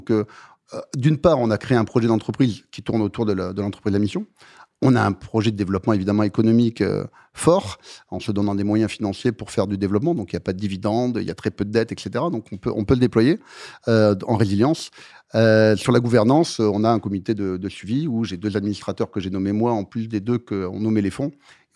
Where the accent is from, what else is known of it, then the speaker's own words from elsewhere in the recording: Saint-Pé-de-Bigorre, Occitanie, France; je viens d'un petit village des Pyrénées.